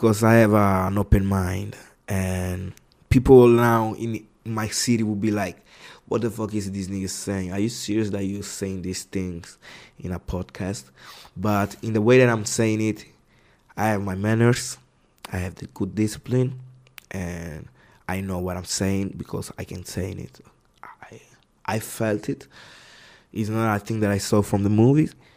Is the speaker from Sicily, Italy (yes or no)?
yes; Palermo, Sicily, Italy; I come from Palermo, which is different.